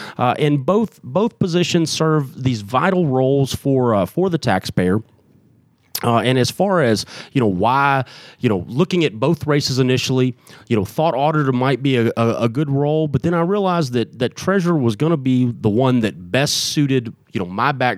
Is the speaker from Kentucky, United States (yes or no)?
yes; Kentucky, United States; the kid that's growing up in Simpson County, Kentucky, which is where I'm from